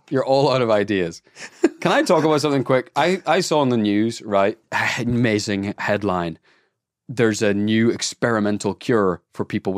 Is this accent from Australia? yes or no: yes; Melbourne, Victoria, Australia; I'm born and raised in Melbourne. Born and raised.